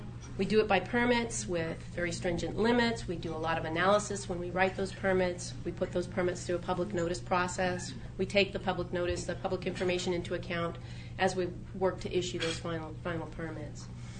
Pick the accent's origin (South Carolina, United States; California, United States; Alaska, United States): Alaska, United States; Juneau; now in Anchorage, United States; My job is located in Anchorage, but I'm from Juneau. I've been in Anchorage for a couple of years. I spend a lot of time in both cities, actually. I love Southeast